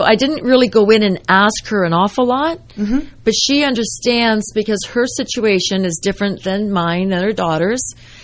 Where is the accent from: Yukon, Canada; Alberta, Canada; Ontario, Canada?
Ontario, Canada; As you said, I'm from Ontario, Canada